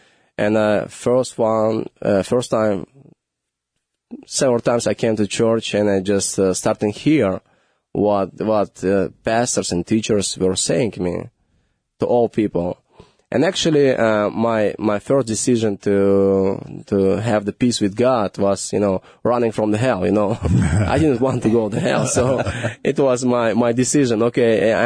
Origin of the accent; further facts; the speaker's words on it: Uzbekistan; moved away as an adult; I was growing in Uzbekistan. I was born in Uzbekistan and growing until age 21. I was staying there.